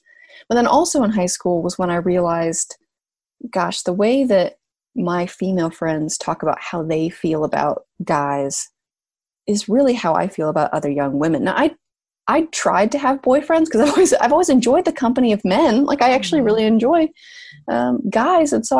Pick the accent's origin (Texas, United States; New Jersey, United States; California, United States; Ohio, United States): California, United States; now in New England, United States; I am still a Californian for sure.